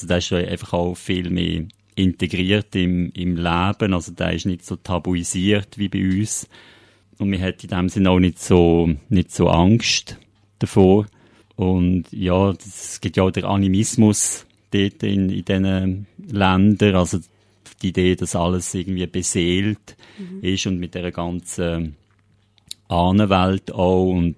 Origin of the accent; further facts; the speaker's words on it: Solothurn, Switzerland; accent: mix of Aargau, Basel and Solothurn dialects; also born or lived in Aargau / Basel; now in Zürich, Switzerland; mein Dialekt ist sicher so ein bisschen eine Mischung zwischen zwischen Aargau, da bin ich auch mal gesehen, dann Baseldeutsch und die längste Zeit vielleicht in Solothurn. Mein Vater ist Berner, von dem her hat es so eine Mischung gegeben. Jetzt bin ich aber seit 98 hier in Zürich